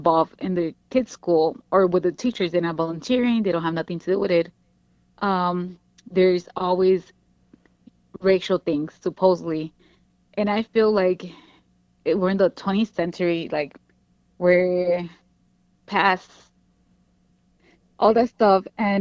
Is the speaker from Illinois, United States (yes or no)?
yes; Chicago, Illinois, United States; now in Spokane, United States; Like I said, I'm from Chicago, so I'm familiar with the situation.